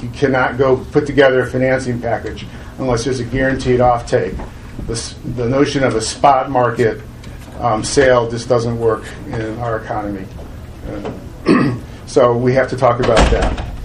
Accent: Massachusetts, United States; also born or lived in Maine; I'm from Massachusetts, but I spent a fair amount of time in Maine participating in the Ocean Energy Task Force last fall

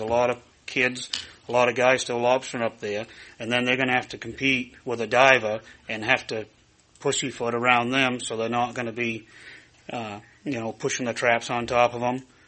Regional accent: Maine, United States; I'm a fisherman from Sereno, Maine.

